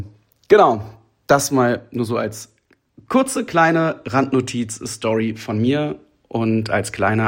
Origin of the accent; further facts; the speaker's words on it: Hanover, Lower Saxony, Germany; Ich bin in Hannover aufgewachsen und kenne da ein bisschen mehr